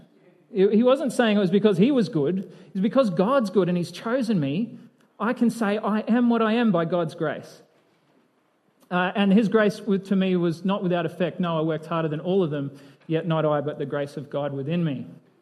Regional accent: Australia; because I'm Australian

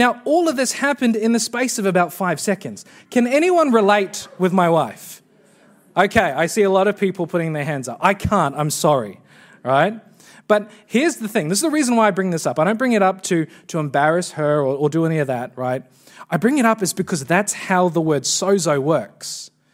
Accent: New Zealand; but because I'm from New Zealand, it's not iconic to me, right?

